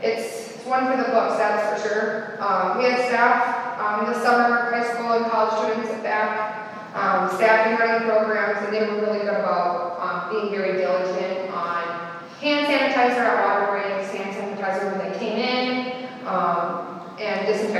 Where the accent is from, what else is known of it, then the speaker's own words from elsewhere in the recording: Wilmer, United States; I was born and raised in Wilmer. Went to college at North Dakota State University.